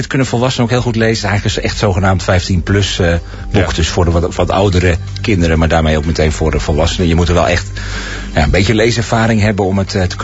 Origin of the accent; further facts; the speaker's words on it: Friesland, Netherlands; En toch voor mij als Fries was het heel goed te behappen.